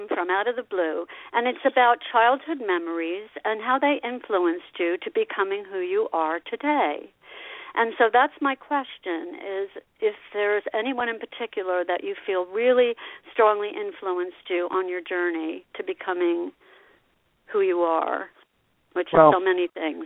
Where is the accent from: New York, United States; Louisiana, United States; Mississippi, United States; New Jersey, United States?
New Jersey, United States; Asbury Park; I was raised in Asbury Park. I went to school to Holy Spirit Grammar School with Vinnie Lopez, and then I went to Asbury Park High School for 1 year. But I was in Asbury every single day.